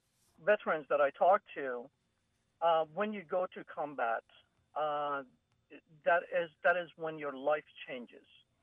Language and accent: English; Iran; now in United States; I am originally from Iran, and I had to actually serve as a draftee in Iran Army.